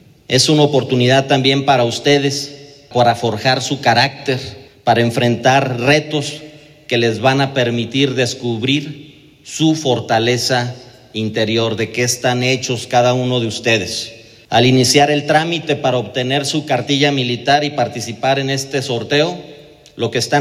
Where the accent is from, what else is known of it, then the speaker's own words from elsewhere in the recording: Mexico; todo aquello que valoramos como mexicanos